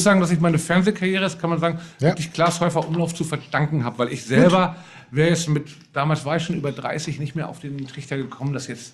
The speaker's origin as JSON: {"language": "German", "region": "Hamburg", "country": "Germany", "tie": "born or raised there", "lives_now": "Berlin, Germany", "said": "Lockstedt, das ist Hamburg für mich, aber sage ich auch nur, weil ich da aufgewachsen bin auf der Seite."}